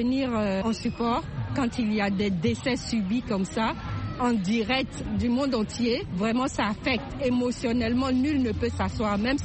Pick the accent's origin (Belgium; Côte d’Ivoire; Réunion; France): Côte d’Ivoire; now in United States; je viens de la Côte d'Ivoire.